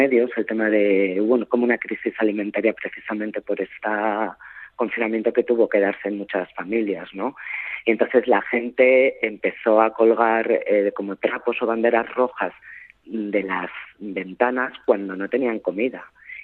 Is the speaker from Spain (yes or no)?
yes; Spain; soy española y no tengo muchos problemas de comunicación, pero enseguida notan que no eres de allí, ¿no?